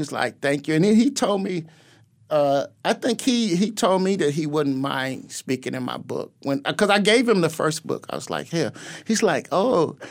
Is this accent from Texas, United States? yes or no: yes; Texas, United States; I'm from Texas.